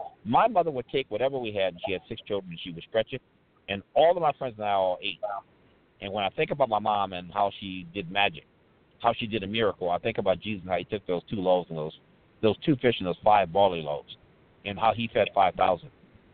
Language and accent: English; Louisiana, United States; when I was a young boy growing up in Louisiana